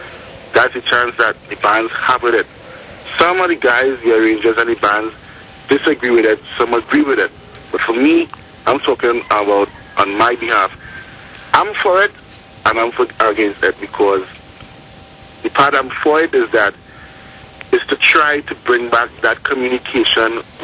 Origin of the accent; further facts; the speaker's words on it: Tobago, Trinidad & Tobago; now in Trinidad, Trinidad & Tobago; I'm from Tobago, but I'm now residing in Trinidad for the past 10, 12 years.